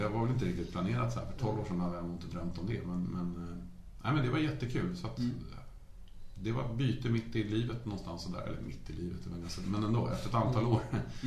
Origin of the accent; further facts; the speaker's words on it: Stockholm, Stockholm County, Sweden; Ja, jag är stockholmare, norrortskille, djurgårdare sedan barnsben.